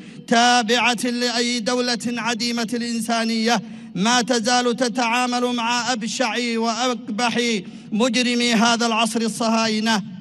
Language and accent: Arabic; Yemen; وهنا نعلن نحن كشعب يمني عن تمسكنا بموقفنا المتقدم